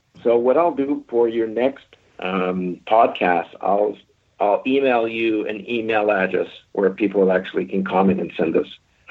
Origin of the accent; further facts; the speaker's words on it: Canada; But I'm Canadian, so you never know.